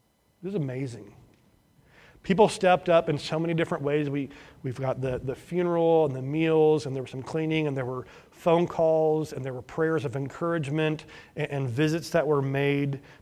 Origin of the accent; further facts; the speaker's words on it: Broadwell, Illinois, United States; also born or lived in Sandpoint, Idaho; I remember as a kid, growing up in Broadwell, Illinois, or even in Sandpoint, Idaho